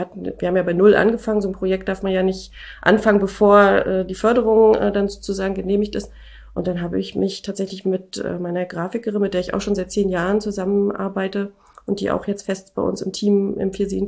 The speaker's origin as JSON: {"language": "German", "town": "Schwerin", "region": "Mecklenburg-Vorpommern", "country": "Germany", "said": "also ich komme ja aus Schwerin"}